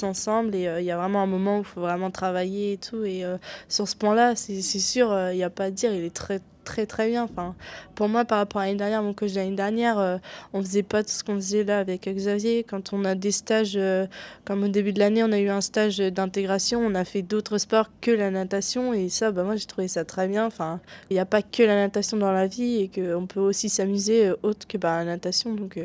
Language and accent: French; Normandy, France; j'ai 15 ans et je viens de Normandie.